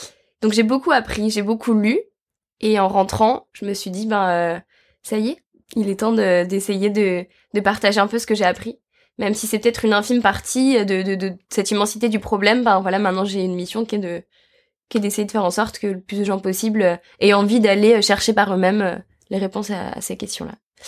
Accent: Auvergne-Rhône-Alpes, France; je viens d'un petit village perdu en Savoie, où j'ai grandi littéralement au milieu des arbres et des flocons de neige

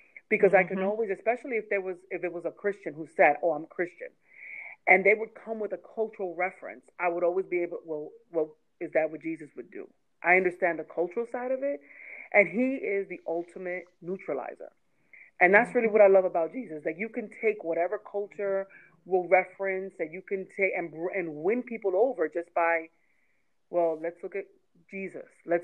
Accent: Bronx, New York, United States; my experience within cultures is very limited in growing up in the Bronx

